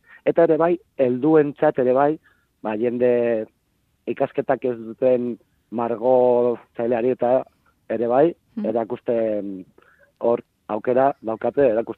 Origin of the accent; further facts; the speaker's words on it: Bilbao, Basque Country, Spain; Ba, ni santutxukoa naiz.